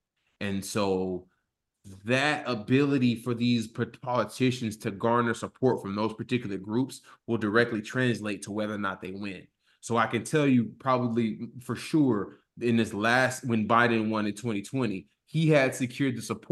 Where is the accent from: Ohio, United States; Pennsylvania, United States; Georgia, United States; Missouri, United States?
Georgia, United States; Like you mentioned my home state of Georgia.